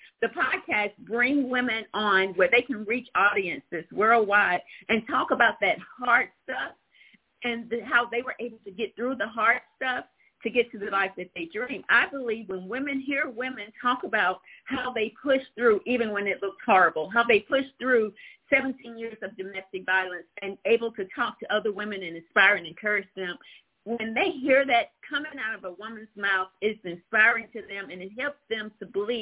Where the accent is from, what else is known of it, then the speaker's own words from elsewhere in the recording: Mississippi, United States; We're from Mississippi, and Mississippi has a lot to offer.